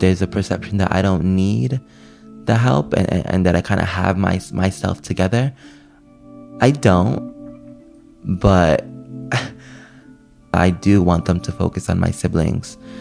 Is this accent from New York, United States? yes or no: yes; New York, United States; accent: New York; I have my New York accent.